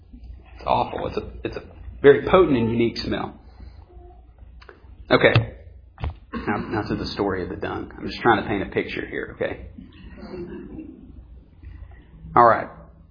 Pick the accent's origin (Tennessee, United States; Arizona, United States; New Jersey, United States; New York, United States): Tennessee, United States; But, I was raised in Carter County. And if any of y'all are familiar, it's some of the more unpolished areas of the world.